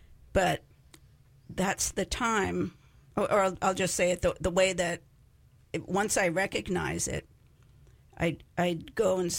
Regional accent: United States; I'm not, I don't know about liberated, but I am American.

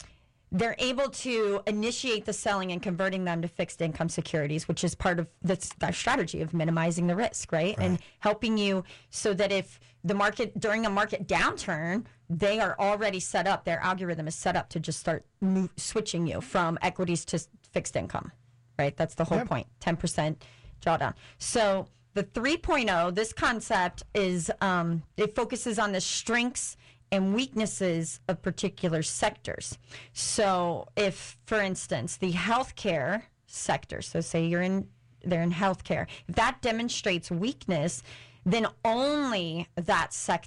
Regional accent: Indiana, United States; I just am familiar with Ohio. I'm from Indiana, but that's not why I chose them.

